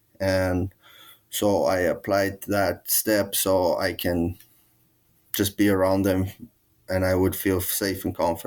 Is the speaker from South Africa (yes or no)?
yes; South Africa; English is a second language; moved away; pretty much give up my rights as being a South African anymore. And now I have to stand and be a citizen, I would say, and defend the country when it's called for and stuff. So I had to give up all my South African rights.